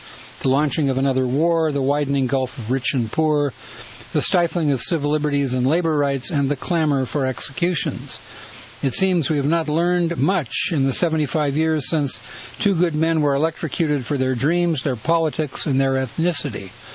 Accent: Brockton, Massachusetts, United States; also born or lived in Plymouth; Although I grew up in Massachusetts, in Brockton and Plymouth, I had never been told the story of these labor heroes who walked the same streets that I did

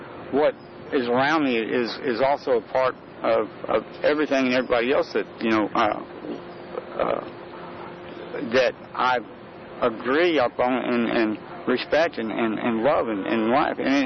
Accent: United States; as an American and being here in my lifetime and everything

